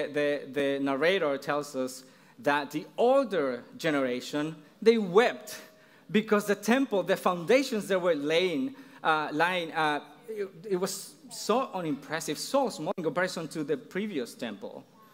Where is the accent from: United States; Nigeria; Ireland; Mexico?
Mexico; accent: Mexican; English is a second language; I'm gonna try to say with my thick Mexican accent, so let's see if it works.